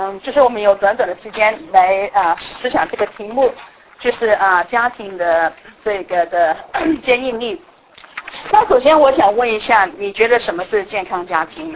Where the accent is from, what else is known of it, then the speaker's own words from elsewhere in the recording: China; 其实呢，和谐家庭是我们中国人很熟悉的一个就是概念嘛